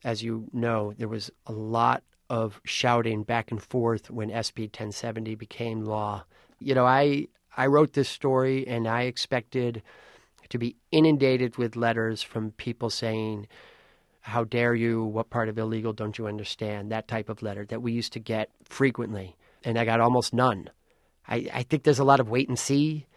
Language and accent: English; Midwest, United States; I grew up in the Midwest, and it was, you know, young men playing loud music